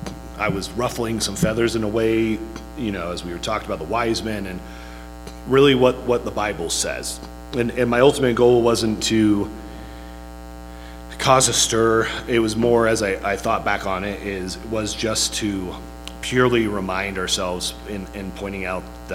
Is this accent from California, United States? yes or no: yes; California, United States; I mean, where I grew up in Central California, there was a lot of agriculture, trees being grown